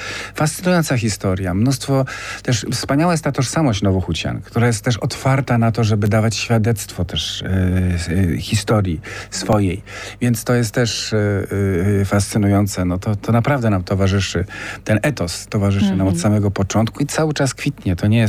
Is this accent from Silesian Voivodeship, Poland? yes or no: no; Kraków, Lesser Poland, Poland; z Nowej Huty w ogóle się wychowywałem na jednym z blokowisk i też czuję tą dzielnicę bardzo.